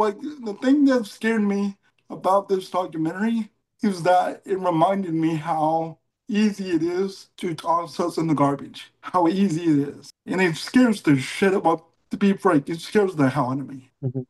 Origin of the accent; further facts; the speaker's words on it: Allen, Texas, United States; 25 years ago, I grew up in Allen, Texas. I don't know if anybody knows where Allen, Texas is.